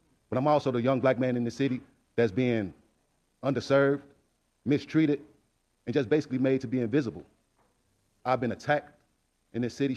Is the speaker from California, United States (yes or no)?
no; Chicago, Illinois, United States; I'm from Rogers Park. I'm from the north side for 30 years.